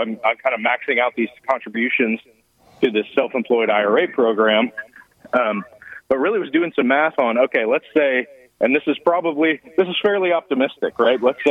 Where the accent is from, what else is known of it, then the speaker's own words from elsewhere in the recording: Houston, Texas, United States; So I was born and raised in Houston, which is, as we'll talk about later, is really not all that common anymore.